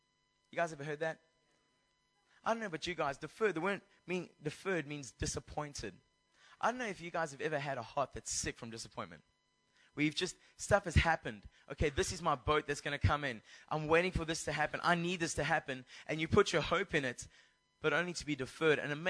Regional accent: South Africa; I'm from South Africa.

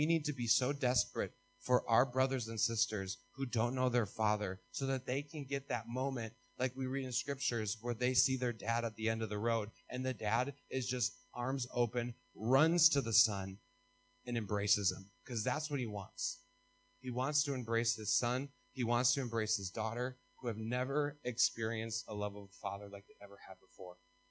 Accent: United States; And there's a sense of pride that we can never have in America.

